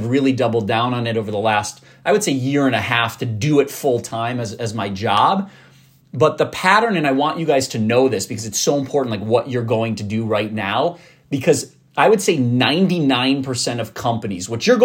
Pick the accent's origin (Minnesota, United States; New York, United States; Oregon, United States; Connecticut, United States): Minnesota, United States; I'm from Minnesota, graduated from Indiana University